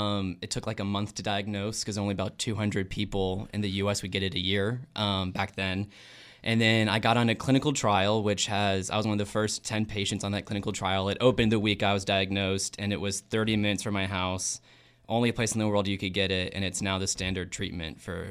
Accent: Fort Worth, Texas, United States; I grew up in Fort Worth, Texas.

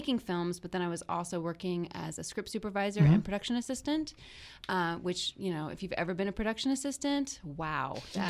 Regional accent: Austin, Texas, United States; I'm from Austin, Texas.

